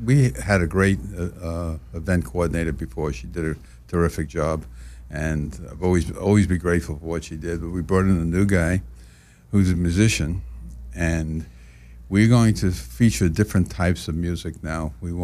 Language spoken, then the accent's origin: English; Bronx, New York, United States; learned all that in the Bronx.